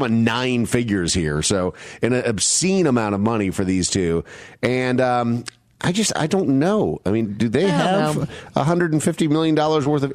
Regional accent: Midwest, United States; Okay, I grew up in the Midwest.

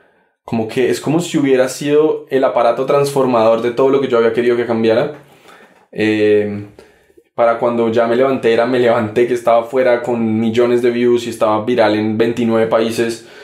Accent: Ibagué, Tolima, Colombia; Yo soy de Colombia, de Ibagué

